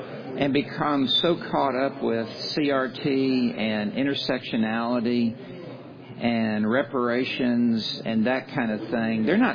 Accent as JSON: {"language": "English", "region": "Deep South", "country": "United States", "tie": "born or raised there", "said": "And I grew up in the Deep South, and I'm very familiar with that."}